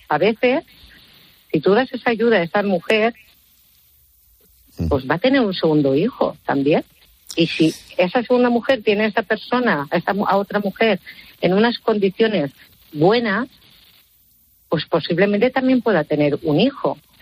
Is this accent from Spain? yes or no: yes; Spain; Sí, sí, soy española y nacida en España.